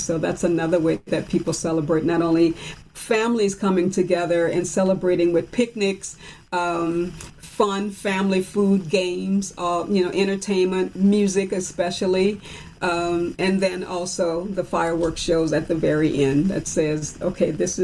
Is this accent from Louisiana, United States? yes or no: yes; Louisiana, United States; I can remember when we were growing up in Louisiana, and 4th of July, we had this, it was a whole community festival, basically.